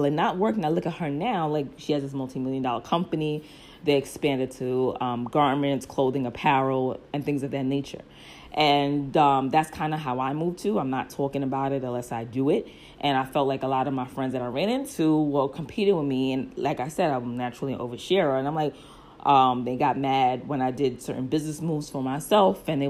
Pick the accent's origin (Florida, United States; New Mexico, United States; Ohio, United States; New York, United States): New York, United States; Brooklyn; And when I was younger, I think just from growing up in Brooklyn, people always did say, shut the fuck up.